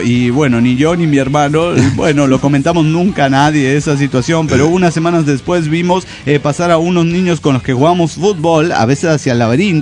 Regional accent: Orizaba, Veracruz, Mexico; de Orizaba, Veracruz, México.

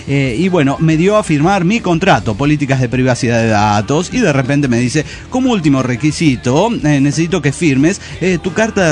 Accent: Maracaibo, Zulia, Venezuela; de Maracaibo, Venezuela.

